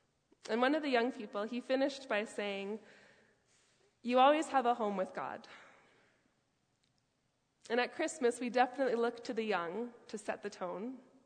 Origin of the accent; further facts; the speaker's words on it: Canada; born there; I was born in Canada, but the Jamaican side of me screams a little bit when I see all the snow coming down